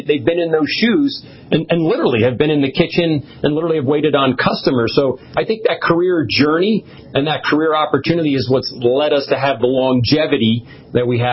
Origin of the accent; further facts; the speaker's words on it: New Jersey, United States; my family owned an Italian deli growing up in New Jersey